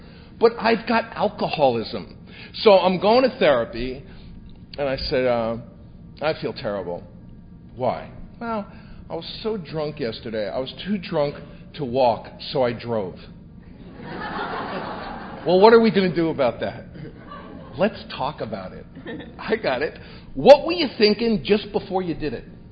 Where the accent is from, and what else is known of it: New York City, New York, United States; born or raised there